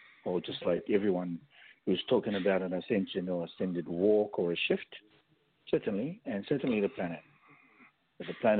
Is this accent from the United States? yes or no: no; New Zealand; Again, you know, I'm from the Maori culture in this lifetime.